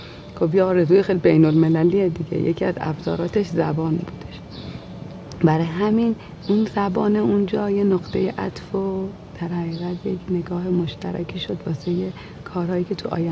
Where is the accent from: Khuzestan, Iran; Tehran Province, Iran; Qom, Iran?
Tehran Province, Iran; Tehran; کودکیمون که توی تهران بودیم، ما تو اوج بمبارون و ترور منافقین و این جریانات بودیم، چون محله ما یه محله تقریبا مذهبی نشین بود